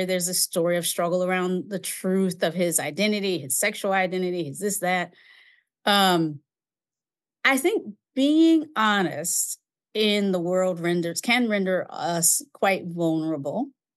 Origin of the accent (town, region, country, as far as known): Kinston, North Carolina, United States; born or raised there